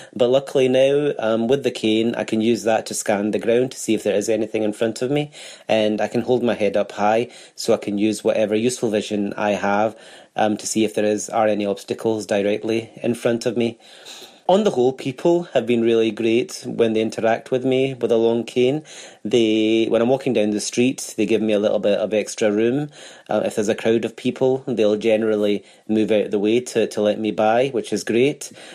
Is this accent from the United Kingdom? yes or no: yes; Glasgow, Scotland, United Kingdom; I'm from Glasgow